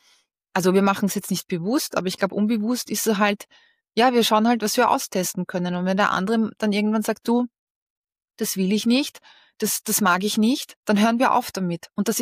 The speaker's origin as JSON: {"language": "German", "country": "Austria", "said": "Bei uns in Österreich sagen wir, wer das Geld hat, schafft an."}